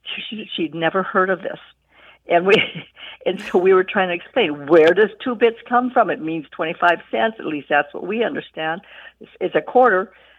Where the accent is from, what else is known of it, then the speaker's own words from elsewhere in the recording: Berthold, North Dakota, United States; I'm from Berthold, North Dakota.